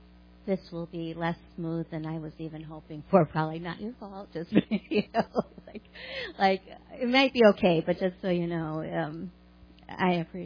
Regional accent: Hinsdale, Illinois, United States; born there; So here we go. I was born in Hinsdale, Illinois. My parents are believers.

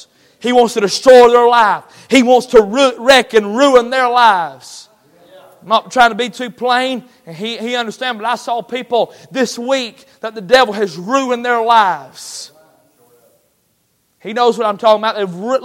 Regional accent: the South, United States; born there; I'm a Southern man. I was born in the South. God be my helper. I'll die in the South.

